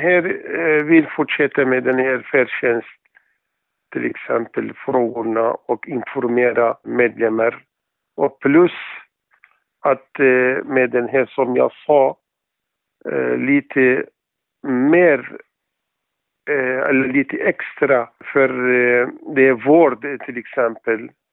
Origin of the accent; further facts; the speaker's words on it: Iraq; Swedish is a second language; now in Sweden; Och jag kommer från Irak. Jag har bott här i Sverige sedan 1992.